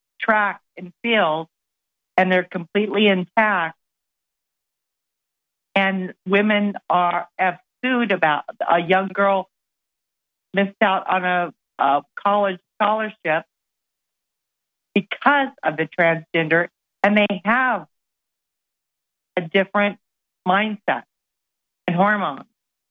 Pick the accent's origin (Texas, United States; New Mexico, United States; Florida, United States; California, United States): New Mexico, United States; and I'm from New Mexico, four generations